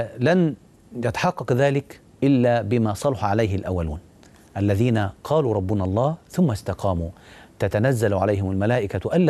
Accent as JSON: {"language": "Arabic", "country": "Egypt", "said": "عندنا في مصر،"}